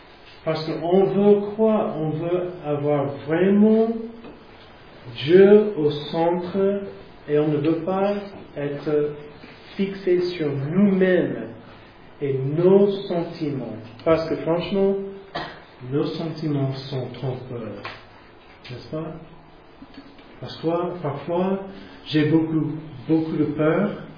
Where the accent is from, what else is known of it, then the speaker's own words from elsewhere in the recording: United States; Donc, chez moi, aux États-Unis, d'où je viens